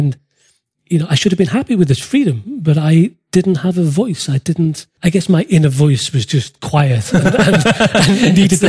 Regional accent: Liverpool, North West England, United Kingdom; So I'm from England, born in Liverpool, born and bred in Liverpool.

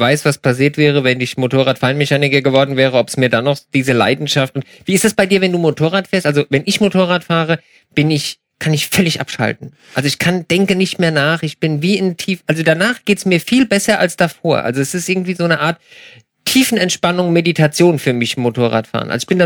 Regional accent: Switzerland; gerade wenn ich jetzt zum Beispiel bei uns in der Schweiz sehr viel Pässe fahre

